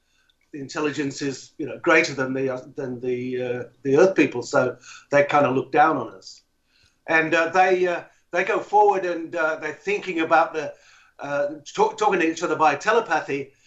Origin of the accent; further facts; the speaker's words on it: Yorkshire and the Humber, United Kingdom; born there; I was born in Northern Yorkshire farming area. Not big on books or education or things like that, but a very I suppose, deep culture in storytelling.